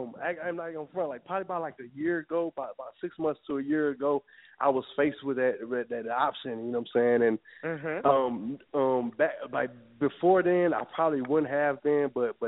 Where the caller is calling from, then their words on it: Atlanta, Georgia, United States; I'm calling in from Atlanta, Georgia. You know what I'm saying?